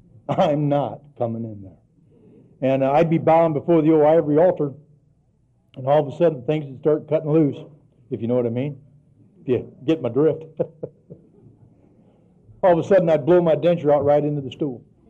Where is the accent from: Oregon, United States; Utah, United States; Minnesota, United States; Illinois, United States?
Illinois, United States; I'm from Illinois. It gets really cold there in the wintertime